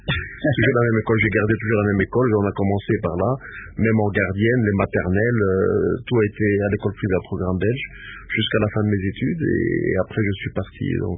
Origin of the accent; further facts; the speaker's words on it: Likasi, Haut-Katanga, DR Congo; born there; Moi, je suis né en 1956 à Likasi. Mon père est né à Bukama. Ma mère aussi est née à Kasenga.